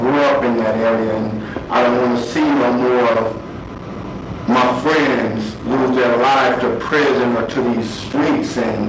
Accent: Phoenix, Arizona, United States; I grew up in South Phoenix, and growing up in the era we came up, you don't have a lot of friends no more that's here.

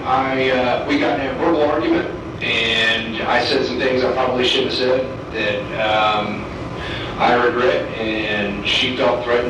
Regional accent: Missouri, United States; Because I want to go back to Missouri anyways. I'm not from Arizona. I'm a country boy. And I just want to go back to Missouri and just kind of stay out of trouble.

